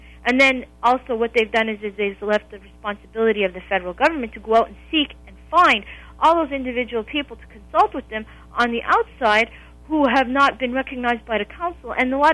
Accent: Canada; And I said, as a Canadian person or as a Canadian individual, I said, who gave you that right to negotiate my rights away?

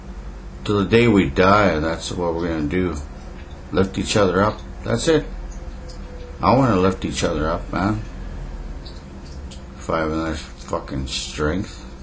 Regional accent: Canada; We're not criminals, we're Canadian fucking citizens. We've been here for fucking ever, you know? How can they criminalize us, man? They can't criminalize an Indian.

